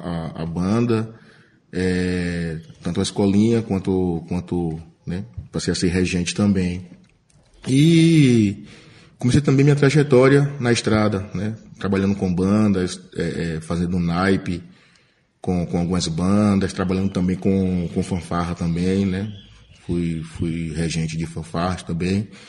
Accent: Acupe, Bahia, Brazil; lá de Acupe, distrito de Santo Amaro, né? Que eu sou lá do Recôncavo.

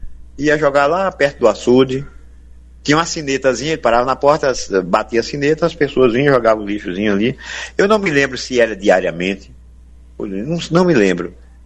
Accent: Milagre, Bahia, Brazil; born there; Peixe e o Milagre, onde eu nasci.

